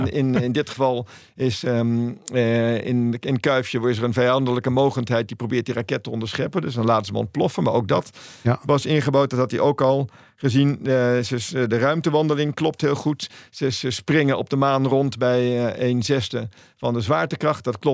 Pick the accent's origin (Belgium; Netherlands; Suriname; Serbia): Belgium; Ik ben Belg.